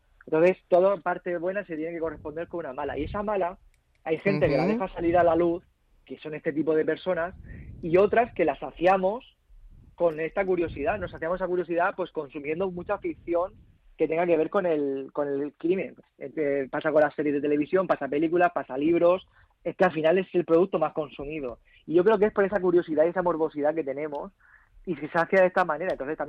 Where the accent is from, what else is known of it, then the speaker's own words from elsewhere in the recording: Alicante, Valencian Community, Spain; yo vivo aquí en Alicante, pero me llevaron a Fitur como representante de mi tierra, de aquí, de Alicante